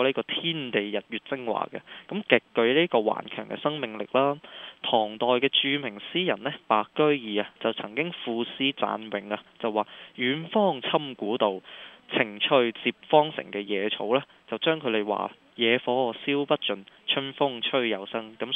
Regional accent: China; 我哋中國人好鍾意用嘅呢就叫做薏米啦。

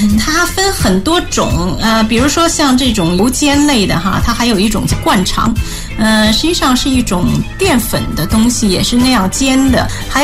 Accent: Beijing, China; 我呢是从北京来的，那我就说几样，在北京非常有特色的小吃。

